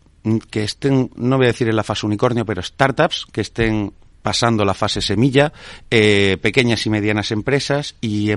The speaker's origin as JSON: {"language": "Spanish", "region": "Andalusia", "country": "Spain", "said": "yo, por ejemplo, como andaluz, lo puedo comparar con el sector primario"}